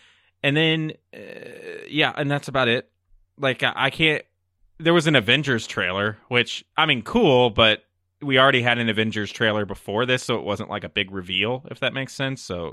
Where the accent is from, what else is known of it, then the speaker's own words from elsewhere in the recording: St. Louis, Missouri, United States; we're from the St. Louis area, and the Rams used to be our football team